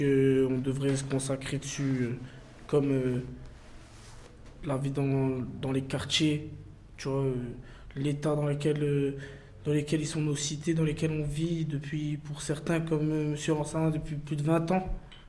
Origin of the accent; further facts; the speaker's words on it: Strasbourg, Grand Est, France; Moi, je sais que je viens d'ici, de Kronenbourg à Haute-Pierre, j'ai l'impression que je sors pas de mon quartier. Pourtant, je viens de quitter un quartier pour un autre